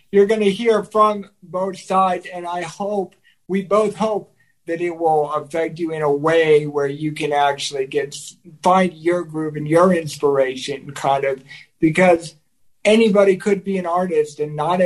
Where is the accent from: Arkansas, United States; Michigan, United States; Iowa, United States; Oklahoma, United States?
Oklahoma, United States; Tulsa; that was pretty popular back in my hometown of Tulsa, Oklahoma.